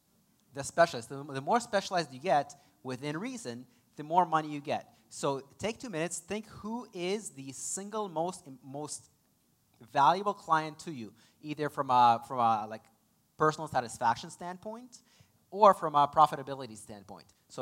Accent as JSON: {"language": "English", "country": "Israel", "accent": "mix of Russian and Hebrew", "second_language": "English", "said": "Sometimes my little accent seeps through. People can't figure out what my accent is. It's a mix of Russian and Hebrew. It's not French."}